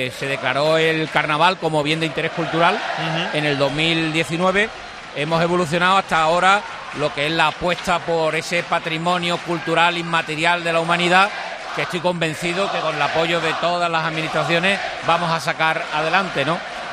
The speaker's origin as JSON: {"language": "Spanish", "town": "Cádiz", "region": "Andalusia", "country": "Spain", "said": "yo que soy de Cádiz, que vivo en Cádiz"}